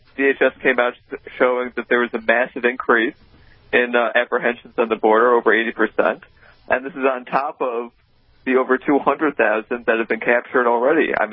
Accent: Chicago, Illinois, United States; born there; also born or lived in South Dakota / Washington, D.C.; I grew up, I was born in Chicago, and then I spent a lot of time in South Dakota and D.C.

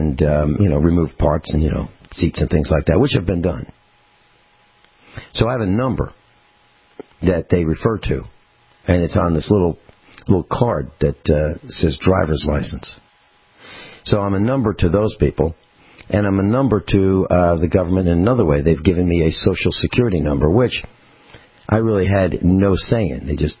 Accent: United States; So I'm just an American also. And I've got lots of numbers.

